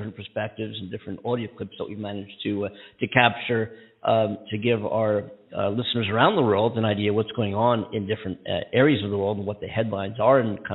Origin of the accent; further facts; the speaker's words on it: Pennsylvania, United States; the former chief of police in Philadelphia, right near my hometown. I tell people I'm from Philly